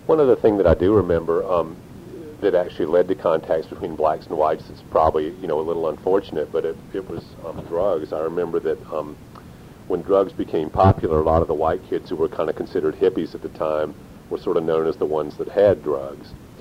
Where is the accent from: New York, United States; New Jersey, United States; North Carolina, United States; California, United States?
North Carolina, United States; Chapel Hill; growing up in Chapel Hill, I think we all kind of had the sense that we were maybe a little more sophisticated than maybe other kids might be.